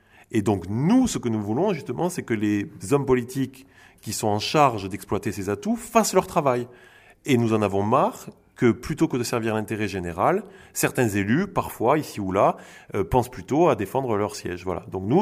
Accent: Tarbes, Occitanie, France; comme je suis de Tarbé et que je suis chez moi, je passe bien sûr toujours plus de temps dans les Hautes-Pyrénées

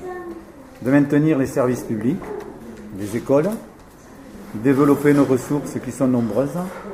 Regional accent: Lourdes, Occitanie, France; born there; Je suis né dans la vallée de Batte-sur-Gare. Enfin, plus précisément, je suis né à Lourdes. Ma famille est implantée sur cette vallée, mais aussi sur Saint-Pé.

